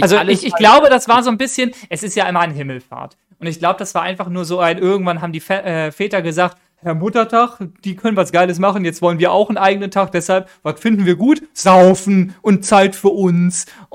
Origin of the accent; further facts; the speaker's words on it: Hamburg, Germany; die halt auch wirklich direkt in meiner Heimatstadt sind